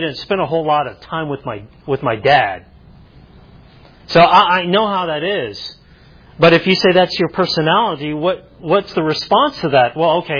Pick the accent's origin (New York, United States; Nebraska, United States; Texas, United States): Texas, United States; Hey, I grew up in West Texas. Okay, I grew up in West Texas.